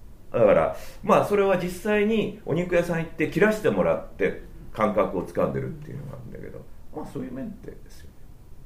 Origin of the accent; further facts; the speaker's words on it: Sakai, Osaka, Japan; 包丁はね難しいんだよ。うちは堺ですから。